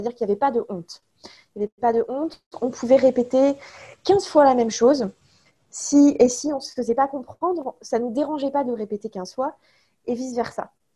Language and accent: French; France; en tant que Française, j'avais l'impression d'avoir des amis partout, mais vraiment partout.